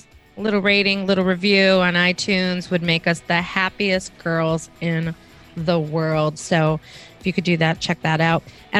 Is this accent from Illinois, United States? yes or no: yes; Chicago, Illinois, United States; because I'm from Chicago originally, a lot of Chicagoans, that's where they go.